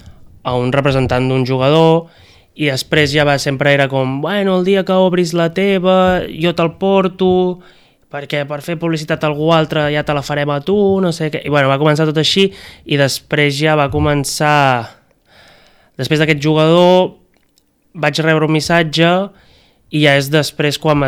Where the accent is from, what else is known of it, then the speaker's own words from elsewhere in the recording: Cassà de la Selva, Catalonia, Spain; jo sóc de Cassà de la Selva de tota la vida. Jo des de P3 fins a quart de l'ESO vaig estar estudiant allà.